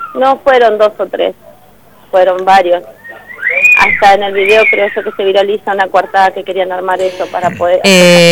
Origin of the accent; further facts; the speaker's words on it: Picún Leufú, Neuquén, Argentina; no soy de Picún, soy de Picún y no conozco mucho Neuquén